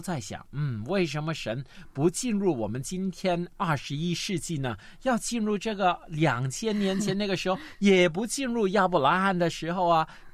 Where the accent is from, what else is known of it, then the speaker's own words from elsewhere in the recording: Guangdong, China; 我们广东人经常说斗长命